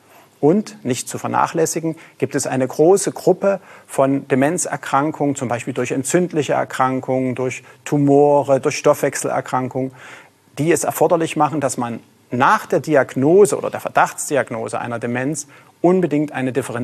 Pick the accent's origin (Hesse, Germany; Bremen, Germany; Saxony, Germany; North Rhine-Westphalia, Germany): Saxony, Germany; Leipzig; born there; Ich bin in Leipzig geboren, habe auch in Leipzig an der dortigen Universität Medizin studiert